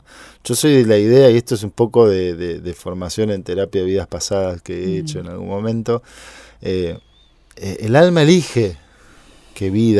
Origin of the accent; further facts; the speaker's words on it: Argentina; Como argentino que lo ganemos